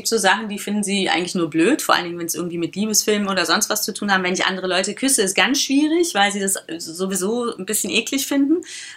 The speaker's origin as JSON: {"language": "German", "town": "Cologne", "region": "North Rhine-Westphalia", "country": "Germany", "said": "wie als Kölnerin, wie Karneval ist"}